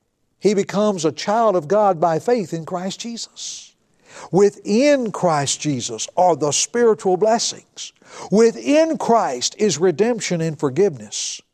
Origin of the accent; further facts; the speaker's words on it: Tennessee, United States; When I was a boy, growing up in Middle Tennessee, I was near a river, creeks, and it wasn't uncommon to see a snake pay a visit.